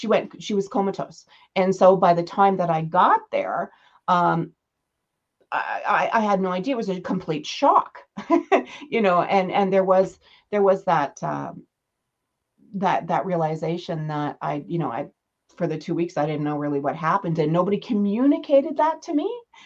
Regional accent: Edmonton, Alberta, Canada; now in Brooks, Canada; So I was born in Edmonton, lived my whole life there.

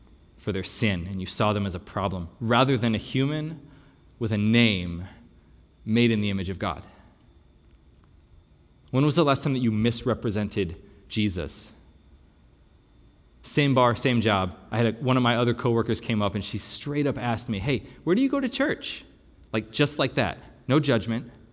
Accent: Pennsylvania, United States; I can say that because I'm from Pennsylvania.

